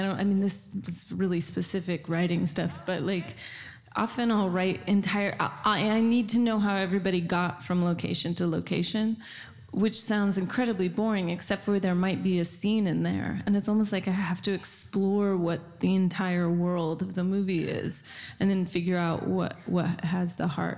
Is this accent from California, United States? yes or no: yes; Sacramento, California, United States; Yeah, I'm from Sacramento, and I went to a Catholic girls' school